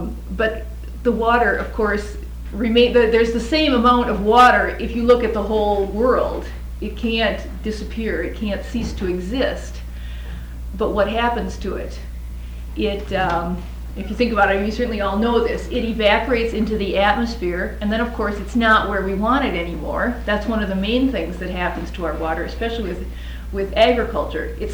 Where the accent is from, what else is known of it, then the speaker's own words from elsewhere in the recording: Minnesota, United States; I come from Minnesota, where water is plentiful